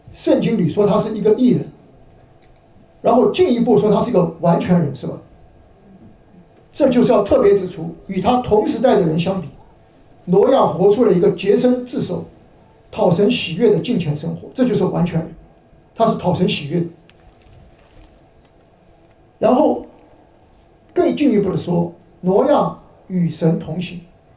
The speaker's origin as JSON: {"language": "Chinese", "town": "Nantong", "region": "Jiangsu", "country": "China", "tie": "born or raised there", "said": "在我家乡在江苏啊，那个我们江苏南通那边有很多造船厂，因为我们靠近长江"}